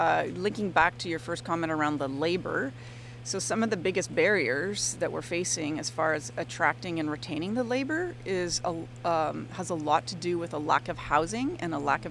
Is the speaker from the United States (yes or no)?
no; Ottawa, Ontario, Canada; the furthest west I'd ever been from my hometown of Ottawa was Winnipeg.